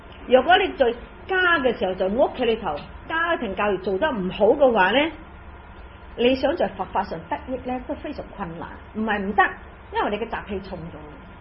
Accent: China; 所謂我們中國人的文化一路流傳下去了

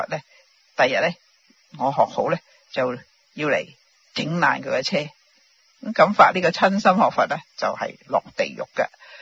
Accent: China; 我们中国人逢亲对疯疯癫癫的人呢

